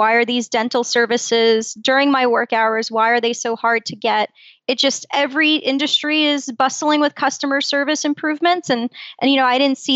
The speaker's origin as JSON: {"language": "English", "town": "Brooklyn", "region": "New York", "country": "United States", "tie": "born or raised there", "also_born_or_lived": "Poland", "said": "And I grew up in Brooklyn. I was born in Poland. I come from a very medical family."}